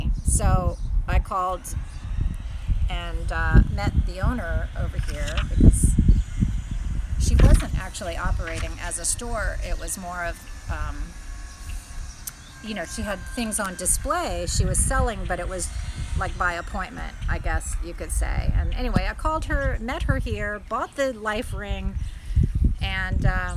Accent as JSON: {"language": "English", "town": "Mount Vernon", "region": "Virginia", "country": "United States", "tie": "born or raised there", "said": "From Alexandria, just up the river a ways. I grew up in Mount Vernon, just a few blocks from the river, from this river, the Potomac River."}